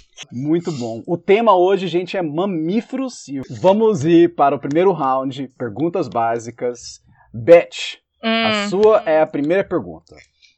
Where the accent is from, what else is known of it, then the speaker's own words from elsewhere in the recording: Brazil; Eu sou um brasileiro, mas eu cresci bilíngue, então se o meu português dá uma travada, por favor, me perdoa.